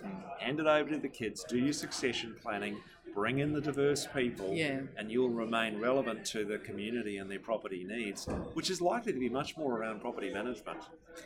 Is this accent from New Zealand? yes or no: yes; New Zealand; I'm a natural optimist. Comes with being a Kiwi